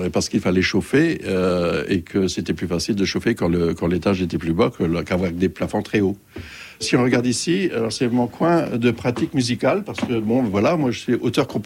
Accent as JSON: {"language": "French", "country": "St. Pierre & Miquelon", "said": "Et on est Saint-Pierre ou Miquelonné, d'ailleurs."}